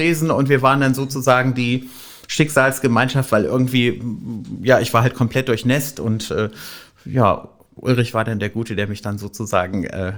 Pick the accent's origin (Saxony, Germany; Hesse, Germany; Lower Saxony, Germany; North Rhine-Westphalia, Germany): North Rhine-Westphalia, Germany; ja, hallo … ich rufe an aus Wülfrath in der Nähe von Düsseldorf.